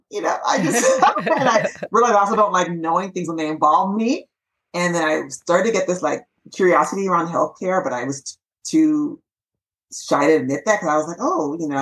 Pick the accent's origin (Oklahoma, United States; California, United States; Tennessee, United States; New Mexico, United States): California, United States; there was a summer program at the University of Washington, because I'm from California